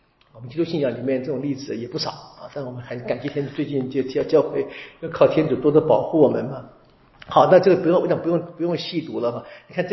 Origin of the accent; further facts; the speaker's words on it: Taiwan; born there; 我们在台湾这个特殊的环境，我们都是在台湾活的嘛，对不对？我在台湾生的，对不对？我父母亲来自大陆，